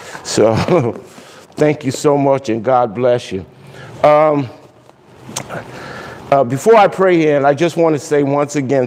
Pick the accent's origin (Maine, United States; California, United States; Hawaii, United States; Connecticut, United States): California, United States; Los Angeles; since I was a kid growing up in South Central LA.